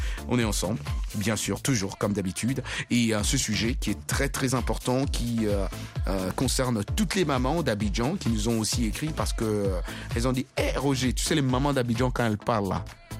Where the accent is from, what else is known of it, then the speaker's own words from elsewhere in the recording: United States; Je suis américaine.